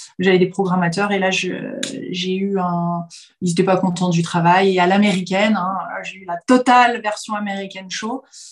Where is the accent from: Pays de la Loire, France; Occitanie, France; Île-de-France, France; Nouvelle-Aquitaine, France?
Pays de la Loire, France; Nantes; also born or lived in California, United States; jusqu'à l'âge de 8 ans, on s'est posé à Nantes. Donc j'ai vraiment grandi à Nantes